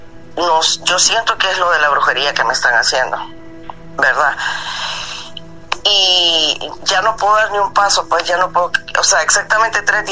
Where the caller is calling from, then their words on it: England, United Kingdom; de Inglaterra.